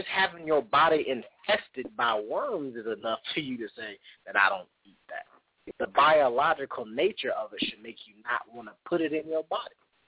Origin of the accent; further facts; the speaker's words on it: the South, United States; and I'm from the South again, so, but some of us eat chitlins.